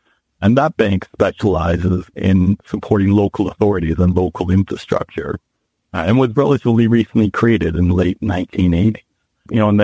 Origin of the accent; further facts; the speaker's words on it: Alberta, Canada; I'm Canadian, I'm from Western Canada, from Alberta.